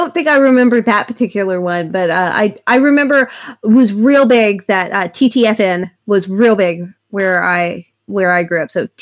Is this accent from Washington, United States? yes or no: no; Oklahoma, United States; I grew up in Oklahoma